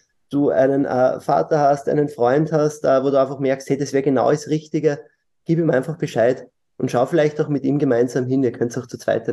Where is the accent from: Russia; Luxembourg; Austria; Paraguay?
Austria; Lower Austria; Ich bin Niederösterreicher